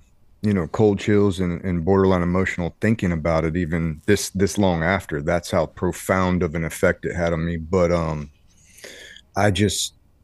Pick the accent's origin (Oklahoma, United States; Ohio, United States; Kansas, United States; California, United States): Ohio, United States; Yeah, I come from Ohio, a small farm town, Ohio. You know, 90 kids in my graduating class or so